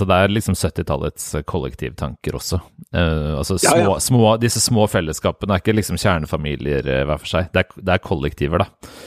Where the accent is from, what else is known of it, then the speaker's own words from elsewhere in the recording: Fredrikstad, Østfold, Norway; det var jo et litt hardt kommunevalg her I min hjemby Fredrikstad.